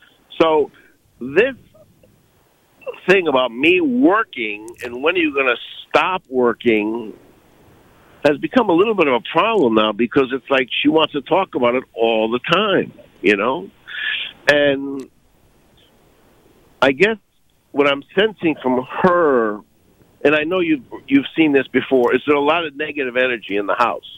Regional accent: Dallas, Texas, United States; I was originally from Dallas, Texas.

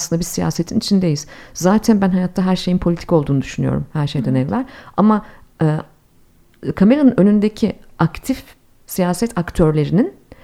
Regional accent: Ankara, Turkey; Türkiye'de ben zaten bir siyasi partinin gençlik kollarından yetişmeyim. Ankaralıyım. Ankara'da genel merkezde yetiştim. Cumhuriyet Halk Partisi genel merkezinde büyüdüm yani.

